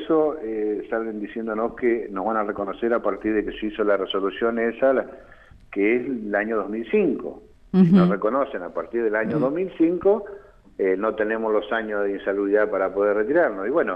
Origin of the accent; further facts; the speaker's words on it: Río Negro, Argentina; No, yo soy de Río Negro